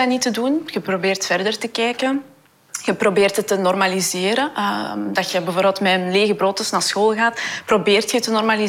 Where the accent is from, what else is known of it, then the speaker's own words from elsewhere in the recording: Mol, Antwerp, Belgium; Ik ben zelf opgegroeid in De Kempen. Geboren en getogen, Mol. Als een van de eerste gezinnen met migratieachtergrond ook een Mol. Mijn grootouders waren in ieder geval een van de eerste.